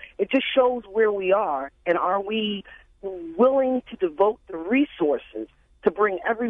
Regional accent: Baltimore, Maryland, United States; I live in Baltimore. I grew up in Baltimore and went to Baltimore City Public Schools.

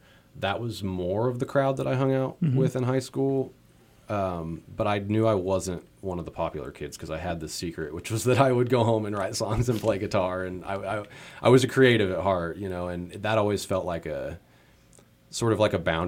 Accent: Arkansas, United States; a lot of country was on the radio as a kid growing up in Arkansas and more like rural environments.

